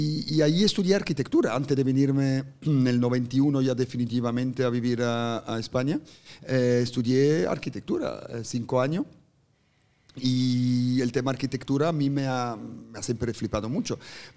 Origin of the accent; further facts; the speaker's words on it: Switzerland; first language Swiss German; Spanish is a second language; he nacido y crecido en Suiza, mi idioma natal es el alemán, el suizo concretamente, y he nacido en las montañas, literalmente, y tan literal que yo iba esquiando al colegio por la mañana.